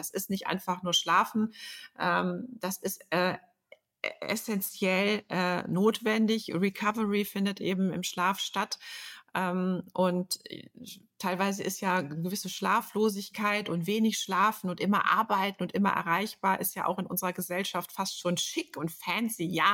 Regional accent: Düsseldorf, North Rhine-Westphalia, Germany; Ich komme aus Düsseldorf, habe da meine Praxis für Ernährungsberatung.

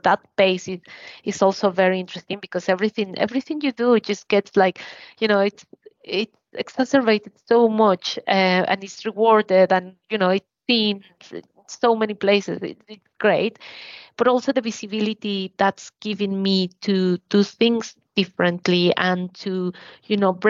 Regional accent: Mexico; moved away as an adult; now in United Kingdom; I think when I grew up in Mexico, it was more like an elite sport.

